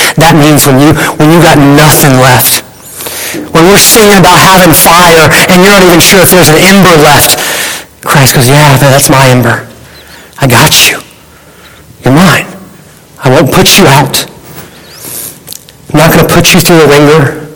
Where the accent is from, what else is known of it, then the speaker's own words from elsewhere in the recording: Alabama, United States; Yeah, I come from Alabama. I got some football references.